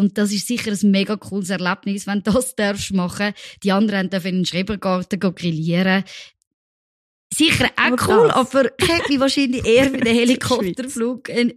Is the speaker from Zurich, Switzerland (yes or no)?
yes; Zurich, Switzerland; Das muss ich jetzt sogar als Zürcherin den Basler gönnen.